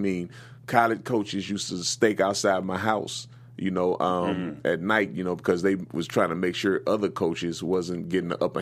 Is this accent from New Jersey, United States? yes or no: no; Galveston, Texas, United States; Galveston, Texas, man.